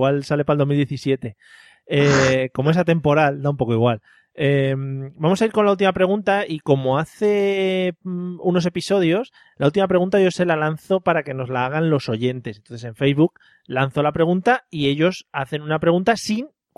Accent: Madrid, Community of Madrid, Spain; Bueno, yo soy de Madrid, o sea, a mí me da igual.

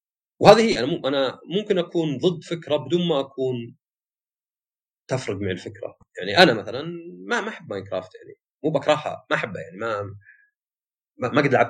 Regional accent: Saudi Arabia; ولا شيء عندنا في السعودية بالذات ولا ذا، بس هذا الفرق.

